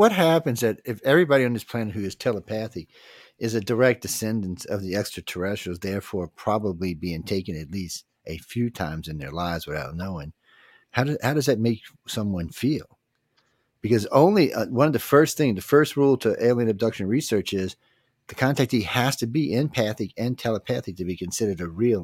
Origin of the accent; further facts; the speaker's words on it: New Orleans, Louisiana, United States; I'm from New Orleans. Trust me, there's some scary, hairy stuff down here when you go walking through the French Quarter at 2 o'clock in the morning, man.